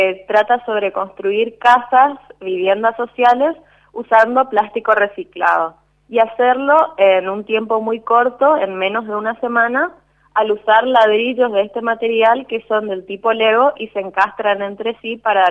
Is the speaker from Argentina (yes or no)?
yes; Corrientes, Argentina; acá yo soy de Corrientes